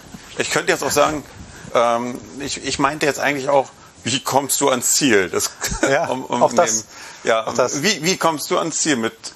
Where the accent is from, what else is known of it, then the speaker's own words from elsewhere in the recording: Berlin, Germany; wir kommen ja aus Berlin